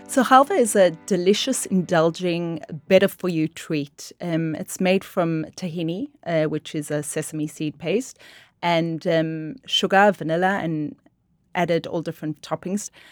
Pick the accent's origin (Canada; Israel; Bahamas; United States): Israel; So first of all, I grew up in Israel, and for me, halva was something I ate on a weekly basis.